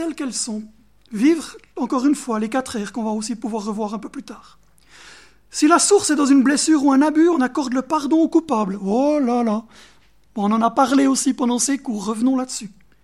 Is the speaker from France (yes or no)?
no; Cameroon; born there; Je suis né au Cameroun, mes parents ont vécu au Cameroun